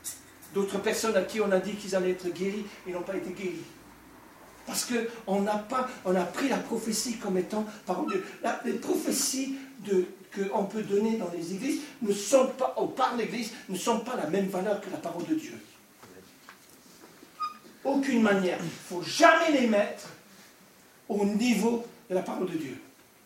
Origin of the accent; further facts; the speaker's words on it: Scotland, United Kingdom; Donc, je suis d'origine d'Écosse.